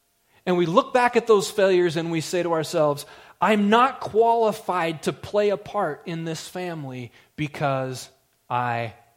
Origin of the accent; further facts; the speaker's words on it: Helena, Montana, United States; Where are you from? Just like I was just discussing, I'm from Helena, Montana. And I'm a little bit numb to what's going on in Helena, Montana.